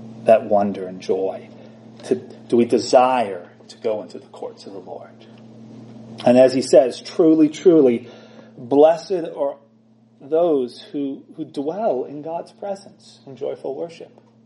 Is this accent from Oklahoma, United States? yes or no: no; Los Angeles, California, United States; one of the questions I often get asked when people find out I'm from Los Angeles, there's various kind of lists of questions that have to be asked.